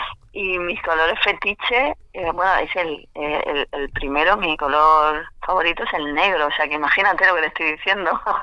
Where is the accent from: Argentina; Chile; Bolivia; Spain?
Spain; Region of Murcia; yo soy murciana, ahora estoy viviendo en Murcia